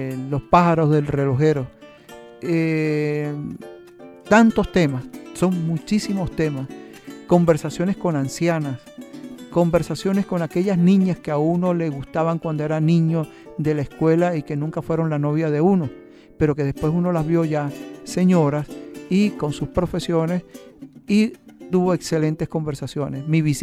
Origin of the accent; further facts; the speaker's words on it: La Grita, Táchira, Venezuela; born there; Yo nací en La Grita, en Catalina de los Vientos, como lo digo en la literatura